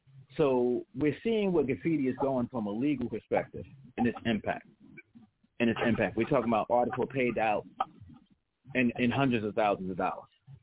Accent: Newark, New Jersey, United States; Growing up in Newark, a lot of us was engaged in the graffiti.

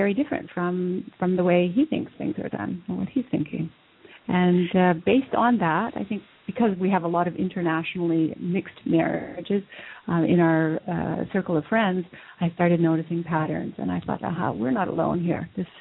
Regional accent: Canada; Well, I'm Canadian and, of course, grew up in Canada and did all things Canadian.

